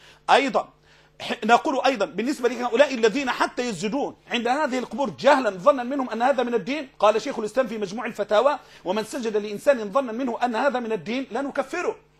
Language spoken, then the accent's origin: Arabic; Syria; اشتغل حي حي عندنا في سوريا حي